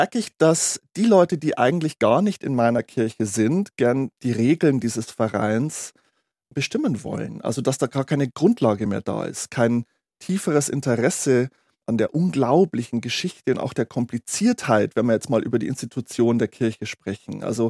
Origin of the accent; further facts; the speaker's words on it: Bavaria, Germany; ich bin in einer Kleinstadt im Bayerischen Wald groß geworden